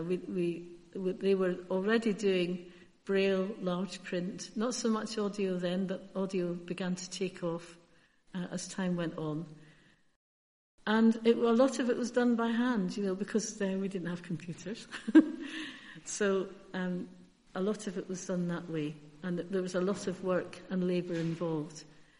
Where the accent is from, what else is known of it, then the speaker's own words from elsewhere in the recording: Scotland, United Kingdom; moved away as an adult; I'm from Scotland, as you might be able to detect, but I have been down here since 1976, so it might have worn off a bit.